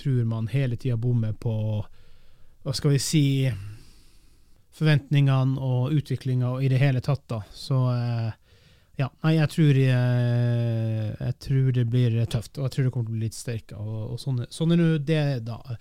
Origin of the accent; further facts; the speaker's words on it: Finnmark, Norway; Som finnmarking selv, så synes jeg det er patetisk, latterlig flaut.